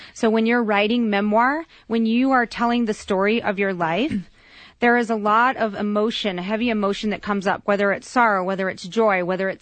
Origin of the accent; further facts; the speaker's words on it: New Mexico, United States; I am from New Mexico, and I was born and raised in the wilderness near the border of Colorado from birth to age 12.